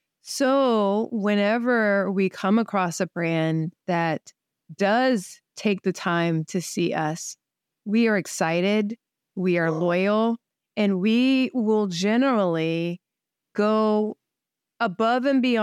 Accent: Florida, United States; a couple of years ago, we relocated to where I grew up in Florida.

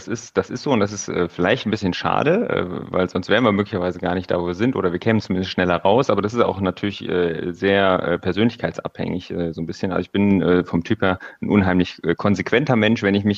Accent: North Rhine-Westphalia, Germany; ich komme aus der Nähe von Köln

